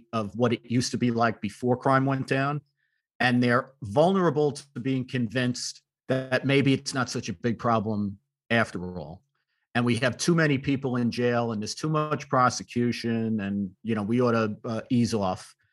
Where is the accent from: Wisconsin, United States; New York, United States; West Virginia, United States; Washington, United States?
New York, United States; New York City; when I grew up in the Bronx in the 60s and 70s, it was a commonplace that you would have somewhere between 1,500 and 2,000 murders every year.